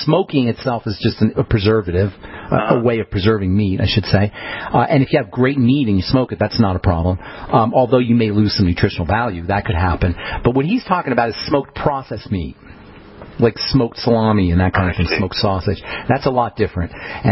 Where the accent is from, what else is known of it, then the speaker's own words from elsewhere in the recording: New York City, New York, United States; I'm from Queens. Yeah, that's where I'm from, that area too.